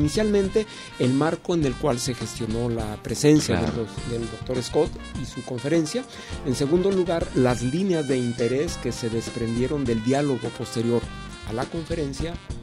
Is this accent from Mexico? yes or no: yes; Mexico; nos llevaría a nosotros como mexicanos a revisar si dicha xenofobia nos ronda